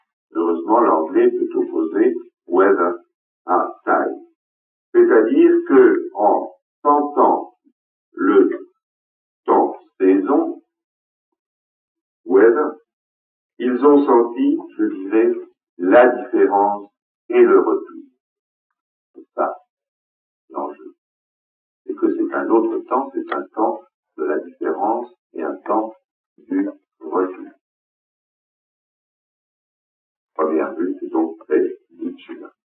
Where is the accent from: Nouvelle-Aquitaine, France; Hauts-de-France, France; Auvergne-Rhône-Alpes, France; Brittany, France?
Nouvelle-Aquitaine, France; Bayonne; Personnellement, j'ai vécu les saisons. Par exemple, dans mon enfance, à Bayonne